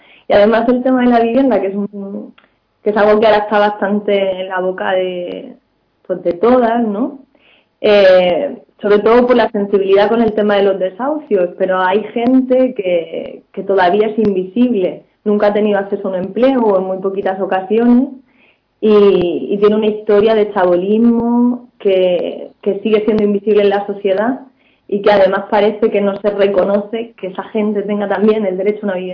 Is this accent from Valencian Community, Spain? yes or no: no; Cartagena, Region of Murcia, Spain; born there; Bueno, yo nací en Cartagena, entonces, bueno, en Murcia he vivido tiempo, luego estuve viajando, he estado moviéndome y viviendo en diferentes lugares, y en Murcia llevaré unos 4 o 5 años.